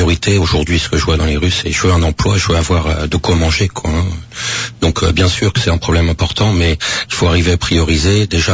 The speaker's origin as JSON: {"language": "French", "country": "French Polynesia", "said": "on est des Polynésiens, on n'est pas des Islandais"}